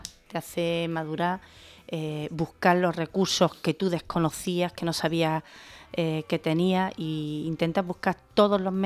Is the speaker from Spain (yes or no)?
yes; Gójar, Andalusia, Spain; Empecé en mi pueblo.